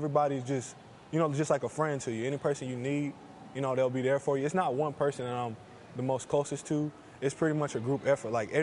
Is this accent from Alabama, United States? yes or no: yes; Alabaster, Alabama, United States; I'm from Alabaster, Alabama.